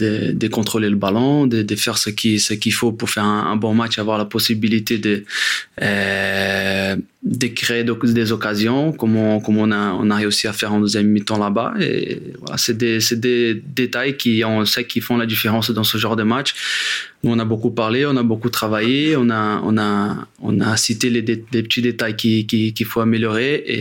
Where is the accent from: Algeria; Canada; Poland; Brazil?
Brazil; French is a second language; now in Paris, France; Moi, je viens du Brésil.